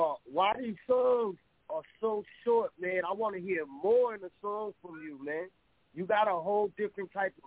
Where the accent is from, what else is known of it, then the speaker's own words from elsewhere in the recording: New York City, New York, United States; Yo, no cap, man. I'm from New York City. I'm from the Bronx, you know.